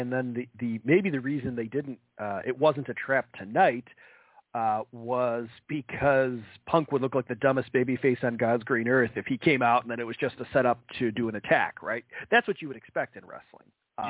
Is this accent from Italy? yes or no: no; Chicago, Illinois, United States; accent: Midwest; We are both from Chicago, so if you get tired of the Midwest accent, that's us.